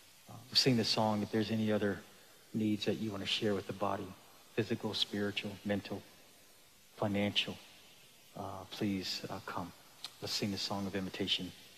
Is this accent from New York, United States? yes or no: yes; Buffalo, New York, United States; I'm 47 years old. I'm an African-American. I grew up in Buffalo.